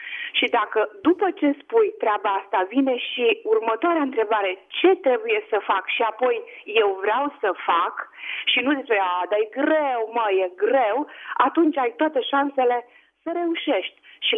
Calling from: Tulcea, Tulcea County, Romania; Bună ziua, sunt din Tulcea.

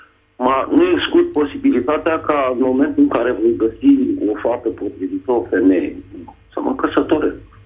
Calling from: Bucharest, Romania; din București și vreau să vă spun, cum spunea distinsul domn pastor, că am ajuns deja la vârsta de 51 de ani.

